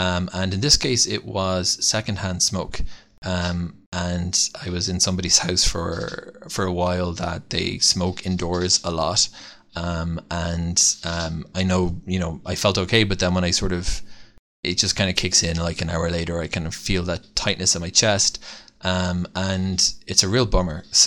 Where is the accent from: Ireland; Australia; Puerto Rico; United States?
Ireland; because I grew up actually in Ireland.